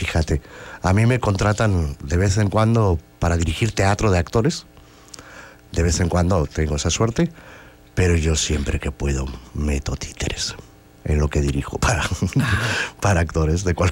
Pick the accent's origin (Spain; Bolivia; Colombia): Spain; Fraga, Aragon; Bueno, en realidad soy de un pueblito que se llama Fraga.